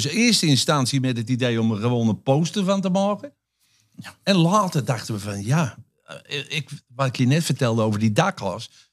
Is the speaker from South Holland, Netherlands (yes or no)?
no; Utrecht, Netherlands; er niet voor zorgt dat we hier met z'n allen nog als Utrechters kunnen wonen, die praten geen plat Utrecht.